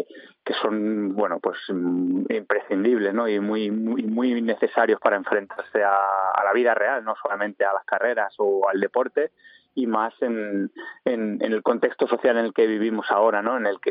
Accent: Marbella, Andalusia, Spain; Ahora estoy trabajando en el Marbella Cycling Weekend, que será un campus aquí en mi tierra.

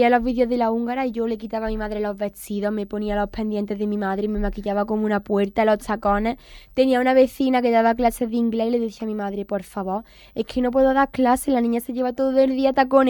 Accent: Antequera, Andalusia, Spain; yo llevo a Antequera por bandera porque al final la tierra que me ha visto crecer. aquí están mis raíces

